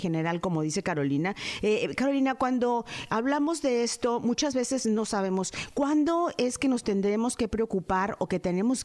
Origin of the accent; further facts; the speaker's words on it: Mexico; yo soy mexicana, conozco a mis mexicanos machos